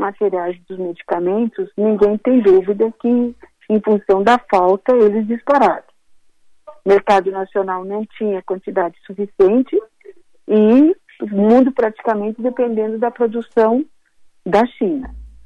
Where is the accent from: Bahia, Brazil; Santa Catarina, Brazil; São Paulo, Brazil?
Santa Catarina, Brazil; Lages; eu vim depois de 45 dias, eu vim para Santa Catarina e estou em Lages, aqui na região serrana, que é minha terra.